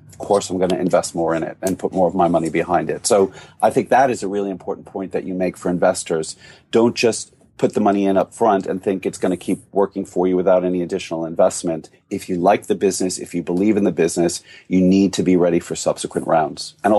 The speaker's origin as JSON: {"language": "English", "country": "United States", "lives_now": "United Kingdom", "said": "Being an American living and residing in the United Kingdom, I get taxed in two jurisdictions, not just the United Kingdom, but the United States does tax its citizens wherever they are in the world."}